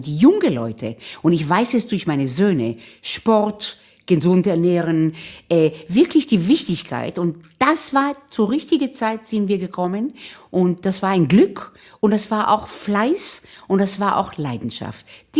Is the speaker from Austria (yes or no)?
no; Israel; ich bin in Israel aufgewachsen. Wir sind Wüstenkinder. Man nennt uns auch Sabres.